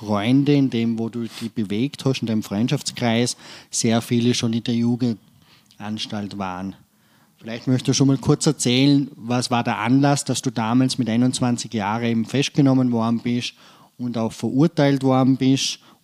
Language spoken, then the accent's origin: German; Vorarlberg, Austria; du darfst eben Dialekt da reden, weil dann wird es vielleicht ein bisschen anstrengend für dich, wie für mich als Vorarlberger.